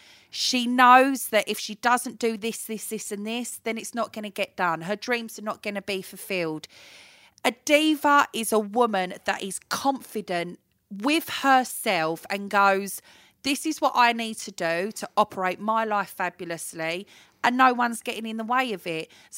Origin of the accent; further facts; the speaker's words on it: Romford, London, United Kingdom; I come from Romford. I was born in Romford.